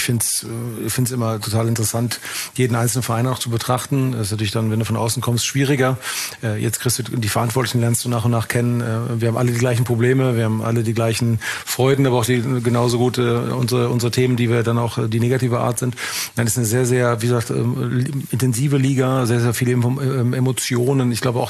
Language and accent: German; Germany; Ich hatte nie das Thema als Deutscher in Österreich